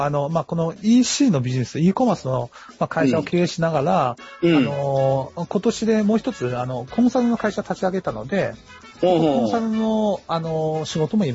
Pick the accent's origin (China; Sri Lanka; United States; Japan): China; 中国出身っていうのもあるんですけど